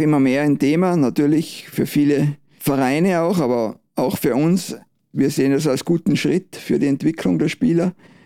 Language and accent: German; Tyrol, Austria; accent: Tyrolean; Ich bin ja in Tirol aufgewachsen, bin ein Tiroler, hört man, konnte nicht ablegen, aber passt gut, so ein bisschen Dialektpflege gehört auch dazu. Und bin in Tirol im Nachwuchs gewesen